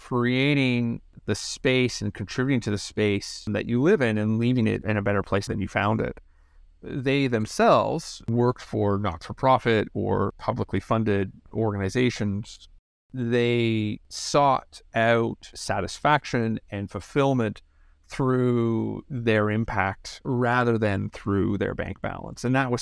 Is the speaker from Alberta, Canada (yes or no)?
no; Ottawa, Ontario, Canada; born there; My sister was born in Montreal. My brother was in Toronto, and I was born in Ottawa.